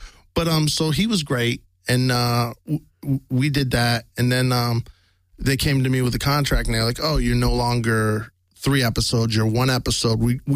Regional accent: Syracuse, New York, United States; May 30th, I'm headlining my hometown, Syracuse, New York.

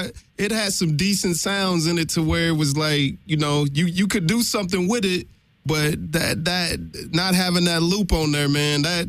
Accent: Tennessee, United States; Of course, I'm from Tennessee.

